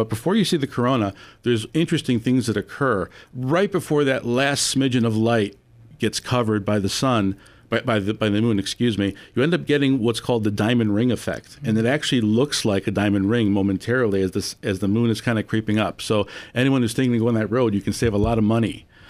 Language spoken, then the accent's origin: English; Buffalo, New York, United States; Well, we're going to go to Buffalo, New York. I'm from Buffalo, New York.